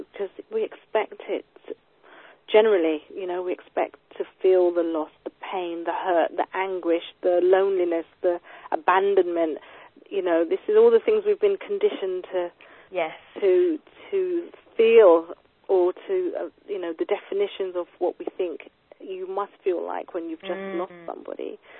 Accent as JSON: {"language": "English", "region": "England", "country": "United Kingdom", "said": "being British or English, you know, it's a case of, oh, you stiff upper lip"}